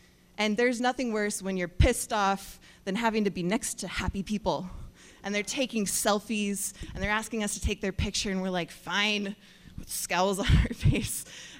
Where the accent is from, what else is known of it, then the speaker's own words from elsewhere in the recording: United States; We're from America, and we're talking